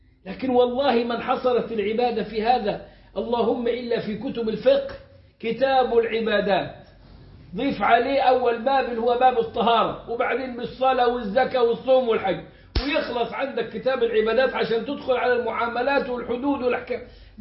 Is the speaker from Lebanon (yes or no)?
no; Egypt; في السبعينات والثمانينات كانت المصيبة دي موجودة عندنا في مصر